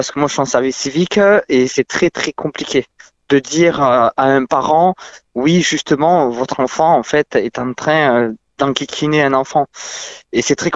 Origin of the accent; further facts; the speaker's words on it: Saint-Antoine-de-Bleuval, Occitanie, France; born there; j'ai 18 ans, je suis né dans le Tarn-et-Garonne, vers Saint-Antoine-de-Bleuval.